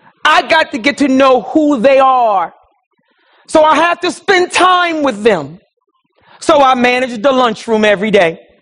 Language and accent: English; Philadelphia, Pennsylvania, United States; I grew up poor in North Philadelphia too.